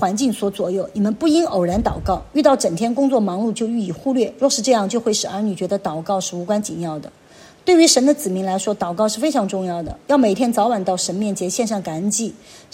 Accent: Chengdu, Sichuan, China; 因为我们四川人从小我们四川人太阳就起来的晚嘛，我们成都人尤其都我们都懒散的嘛，

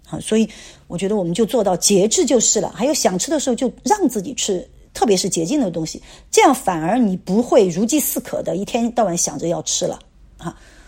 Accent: China; 其实我们中国人吃的那个结构，饮食结构是很好的

